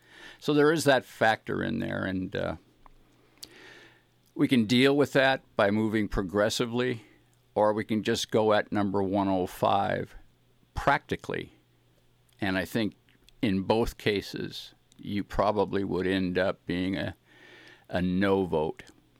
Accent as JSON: {"language": "English", "town": "Los Angeles", "region": "California", "country": "United States", "tie": "born or raised there", "said": "I grew up in Los Angeles, and I was proud of my Mexican friends."}